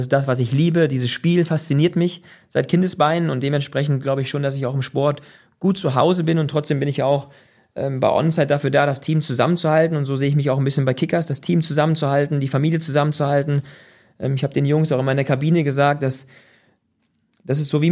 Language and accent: German; Dinklage, Lower Saxony, Germany; Das sind so 7 Kilometer von meinem Heimatort Dinklage.